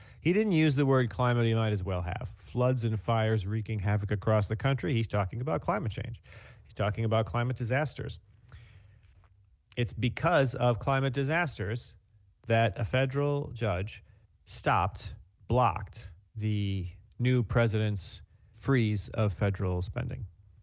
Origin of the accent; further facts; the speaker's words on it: United States; I'm American as a citizen, but I did live in Canada for a time, a year and a half.